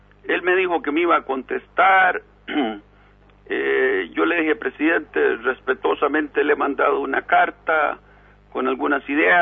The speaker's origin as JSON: {"language": "Spanish", "country": "Costa Rica", "said": "yo tengo como costarricense un ejército que me va a defender"}